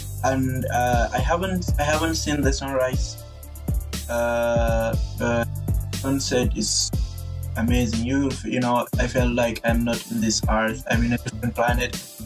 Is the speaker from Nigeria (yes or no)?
yes; Nigeria; you know, I'm Nigerian.